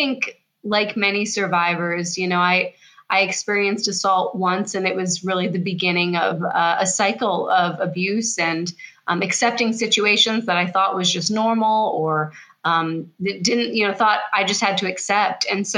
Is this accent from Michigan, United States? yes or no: no; Fairhaven, Massachusetts, United States; So I grew up near the Cape area of Massachusetts in a town called Fairhaven, and went to the local high school, very small, you know, rural community.